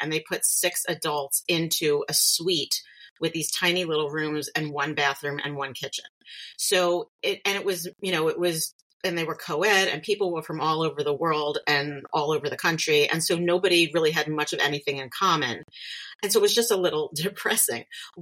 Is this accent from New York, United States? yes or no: yes; New York City, New York, United States; born there; I was born in New York, but I didn't grow up in New York.